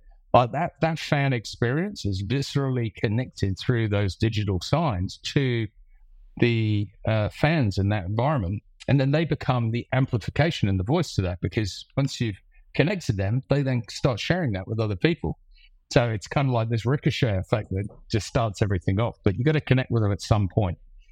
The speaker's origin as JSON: {"language": "English", "region": "England", "country": "United Kingdom", "moved": "yes", "lives_now": "Australia", "said": "So originally I was English, but I came out 20 or so years ago. And now I've picked up a bit of a twang."}